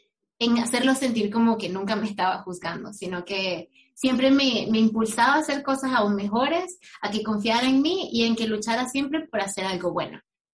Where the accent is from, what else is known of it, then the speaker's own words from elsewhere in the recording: Venezuela; moved away as an adult; Yo me fui de Venezuela sabiendo que quería formarme, que quería ser una profesional que pudiese desarrollar tecnologías para la industria química